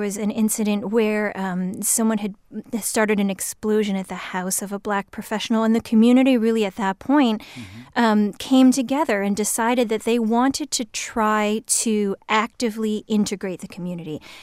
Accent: Shaker Heights, Ohio, United States; So Shaker Heights was my hometown. As you said, it's a suburb on the east side of Cleveland, and it's known for being very progressive, very affluent, and very racially diverse, which is actually the reason that my parents chose to move there.

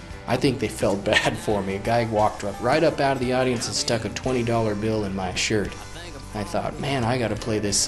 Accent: Hooper, Utah, United States; I'm a songwriter from Hooper, Utah.

